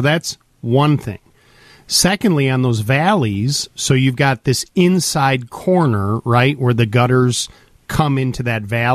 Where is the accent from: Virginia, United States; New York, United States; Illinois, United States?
Illinois, United States; Highwood; also born or lived in Highland Park; I grew up in Highland Park in Highwood, and we went to Highwood, which I have not been back to Highwood in a long time. When I was a kid, I ran up and down those streets all the time